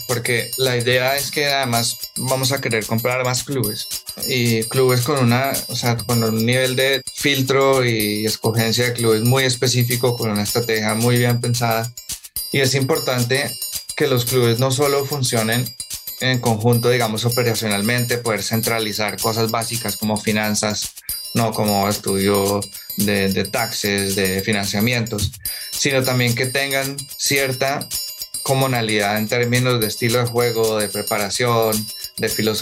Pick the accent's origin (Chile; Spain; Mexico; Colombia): Colombia; Bogotá; now in United States; yo soy colombiano de Bogotá. Hice mi pregrado en Estados Unidos, estudié ingeniería industrial y economía y cuando me gradué me fui de una a finanzas, me mudé a Nueva York.